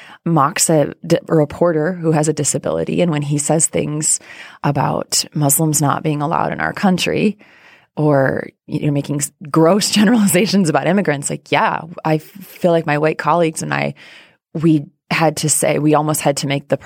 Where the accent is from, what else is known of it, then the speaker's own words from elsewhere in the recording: Iowa, United States; I grew up in Iowa, very rural Iowa.